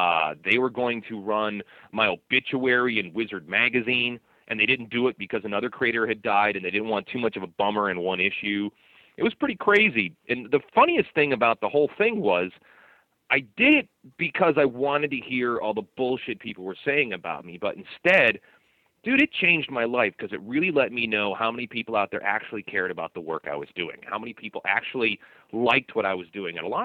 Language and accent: English; Chicago, Illinois, United States; It went all the way back to my hometown in Chicago.